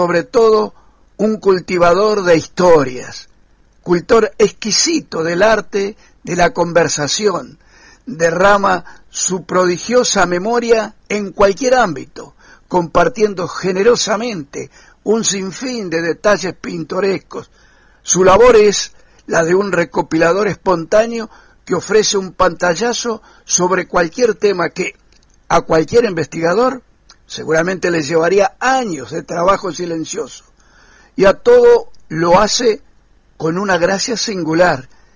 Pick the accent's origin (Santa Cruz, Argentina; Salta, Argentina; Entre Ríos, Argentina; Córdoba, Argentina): Entre Ríos, Argentina; Villaguay; un día iba viajando para mi pueblo desde Buenos Aires a Villaguay